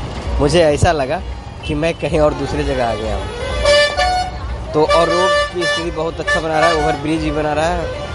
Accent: Bihar Sharif, Bihar, India; दोस्तों मैं खुद बिहार से बिलोंग करता हूँ, ये बिहार शरीफ से

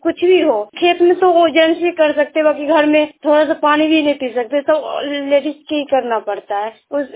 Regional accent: Khalipur, Bihar, India; मैं खालीपुर की रहने वाली हूँ, सारण्य प्रखंड की हूँ।

